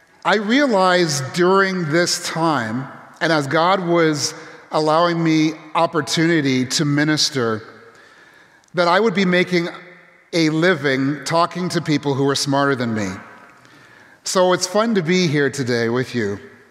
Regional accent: Canada; born there; I was born in Canada, and I can't remember a winter like this ever.

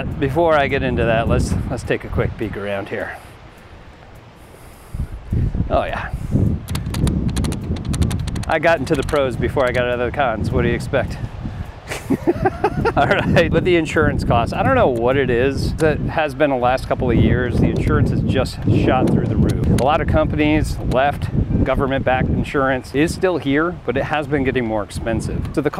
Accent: New York, United States; A lot of the times when I grew up in New York

